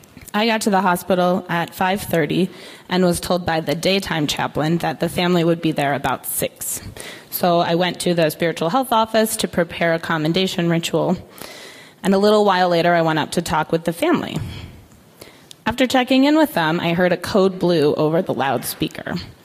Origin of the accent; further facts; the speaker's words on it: United States; But personally, as an American, I still have a bit of a chip on my shoulder about the whole King George thing.